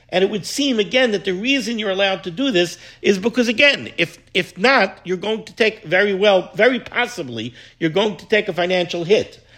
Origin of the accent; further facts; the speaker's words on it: Staten Island, New York, United States; you can tell I'm from Staten Island.